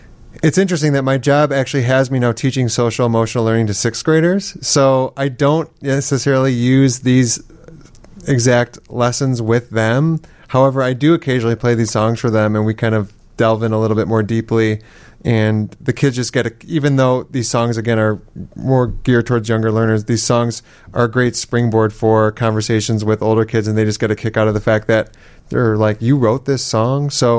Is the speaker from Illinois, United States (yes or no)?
yes; Chicago, Illinois, United States; born there; Now, I was born in Chicago, and my grandma was born on a farm up in Minnesota.